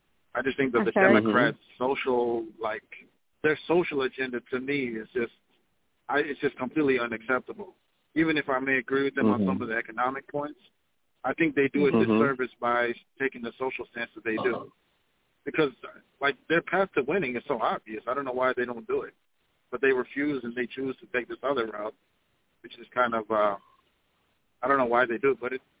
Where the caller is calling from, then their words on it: Minneapolis, Minnesota, United States; I'm calling from Minneapolis.